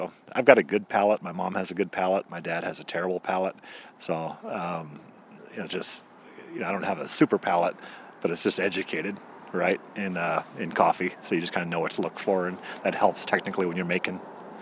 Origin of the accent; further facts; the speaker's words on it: Seattle, Washington, United States; growing up in Seattle, it was pretty easy to find good coffee back when Starbucks was starting